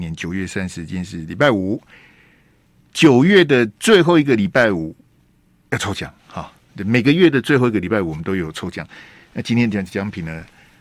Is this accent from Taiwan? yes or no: yes; Taiwan; now in Shanghai, China; 上海的台商，我们台湾人啊，